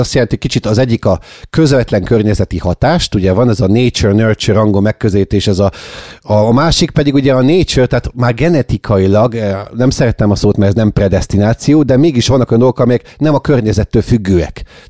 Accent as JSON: {"language": "Hungarian", "country": "Hungary", "said": "azon kívül, hogy magyarok vagyunk mind a ketten"}